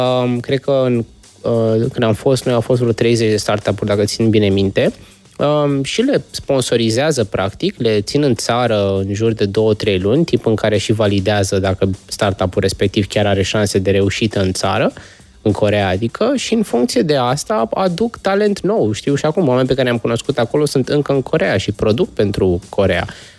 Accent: Romania; România, evident.

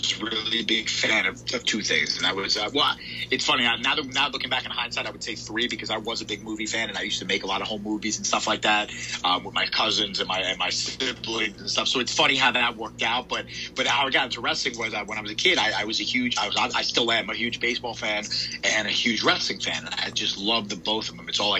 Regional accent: New York, United States; You know, I come from New York.

